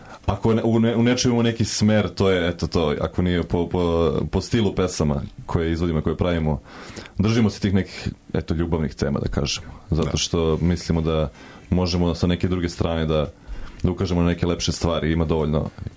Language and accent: Serbian; Belgrade, Serbia; Ja sam iz Beograda.